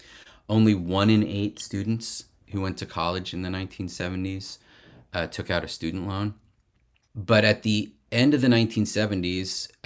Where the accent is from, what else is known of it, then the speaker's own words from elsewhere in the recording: California, United States; One thing that I can talk about as a Californian who knows the UC system very well